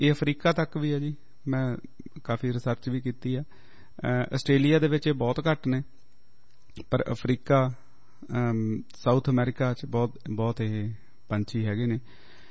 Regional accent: Punjab, India; ਅਸੀਂ ਪੰਜਾਬ ਦੇ ਰਹਿਣ ਵਾਲੇ ਆ

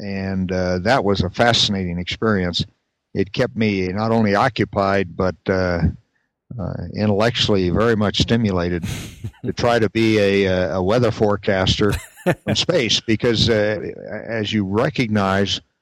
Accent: Silver City, New Mexico, United States; we worked together on that when I was growing up in Silver City, New Mexico.

